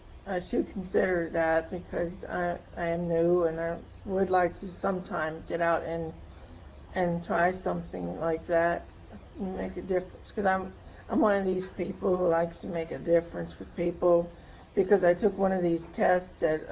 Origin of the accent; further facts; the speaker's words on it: Virginia, United States; moved away; also born or lived in Texas / Louisiana / Mississippi; No, actually, I'm originally from Virginia, and I've lived in Texas for a while. Then we lived in Louisiana and uh-huh. Mississippi, and then Arkansas.